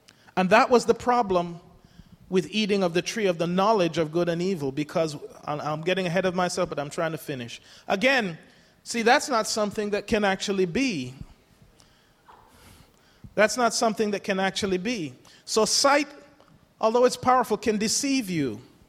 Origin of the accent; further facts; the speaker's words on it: Missouri, United States; I'm from Missouri. Show me state.